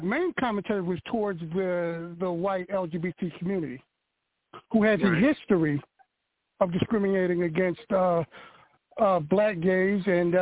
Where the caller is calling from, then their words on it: Philadelphia, Pennsylvania, United States; I'm calling from Philadelphia.